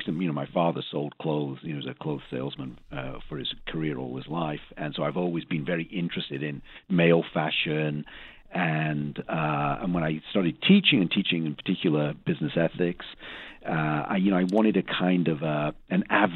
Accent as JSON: {"language": "English", "region": "England", "country": "United Kingdom", "tie": "born or raised there", "moved": "as an adult", "lives_now": "United States", "said": "I was born and raised in England, but the very, very brief story is I married a woman from Philadelphia, and so I, you know, became an immigrant."}